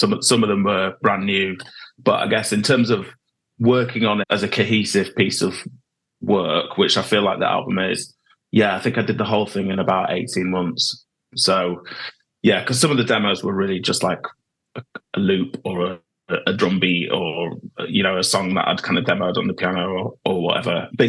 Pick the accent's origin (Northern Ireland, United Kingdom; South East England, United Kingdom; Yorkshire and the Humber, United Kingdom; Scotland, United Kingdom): Yorkshire and the Humber, United Kingdom; York; back in my hometown in York. So I would sort of gig around Leeds and York and Manchester and the North.